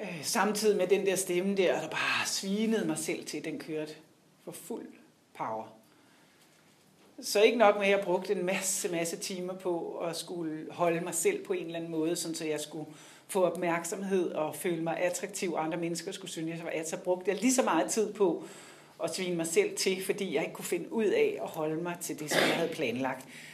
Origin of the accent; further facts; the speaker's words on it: Region of Southern Denmark, Denmark; also born or lived in Zealand; jeg er 49 år, og jeg blev født på Sjælland, og da jeg var halvandet år, flyttede mine forældre til Jylland i nærheden af Givskud, så det var ude på Bøgelandet